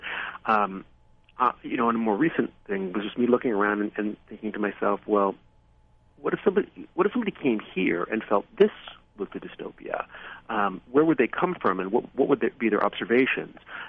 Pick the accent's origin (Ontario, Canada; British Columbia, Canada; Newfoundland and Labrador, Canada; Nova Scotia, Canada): British Columbia, Canada; Vancouver; And then growing up in Vancouver after that, it was sort of like growing up in sort of the rubble of this futurism.